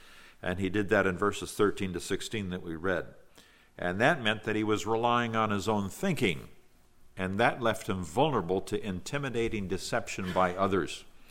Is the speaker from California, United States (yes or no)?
yes; Chico, California, United States; That's actually just a number of miles from my hometown of Chico, where I was born in Chico.